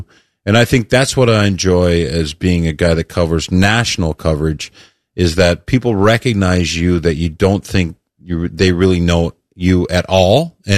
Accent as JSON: {"language": "English", "country": "Canada", "said": "I enjoy getting back to Canada. I'm a Canadian"}